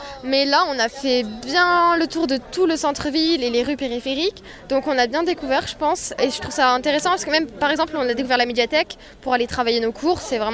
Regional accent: Occitanie, France; Je viens à côté de Toulouse.

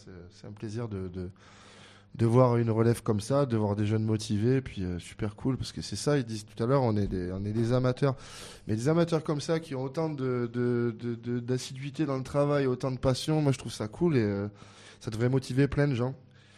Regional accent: Digne, Provence-Alpes-Côte d'Azur, France; Moi le premier, quand j'étais jeune ici à Digne

